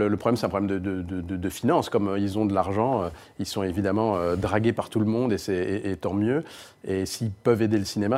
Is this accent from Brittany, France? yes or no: yes; Brittany, France; Donc, je suis breton, je suis têtu, vive la Bretagne, voilà.